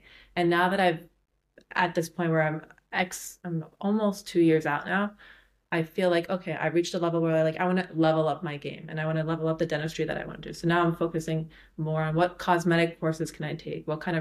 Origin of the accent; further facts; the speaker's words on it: New York, United States; also born or lived in Canada; I am a true New Yorker, born and bred. It's a very rare breed. But yeah, I'm from New York, and I've lived in New York most of my life. I did go to school in Canada.